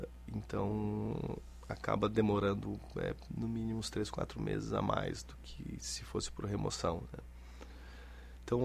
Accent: Florianópolis, Santa Catarina, Brazil; moved away as an adult; now in Rio Grande do Sul, Brazil; Eu sou de Florianópolis.

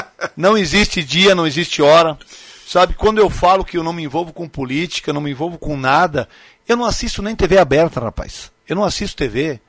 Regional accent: Nova Prata, Rio Grande do Sul, Brazil; moved away; Não, eu sou do Retiro, rapaz. O povoado do Retiro pertence a Nova Prata. Eu acho que o Retiro hoje está mais grande que Nova Prata. Saí de lá, rapaz.

